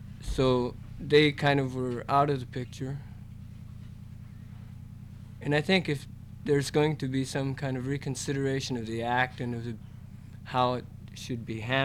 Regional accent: Alaska, United States; I'm from Kinnick, near Anchorage. I'm enrolled in a village corporation and Cook Inlet Regional Corporation.

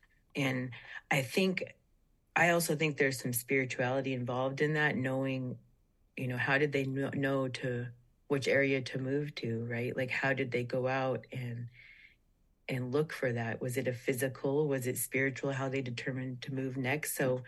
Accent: Nenana, Alaska, United States; I'm from Nenana in Manly Hot Springs. I'm Dene Athabaskan.

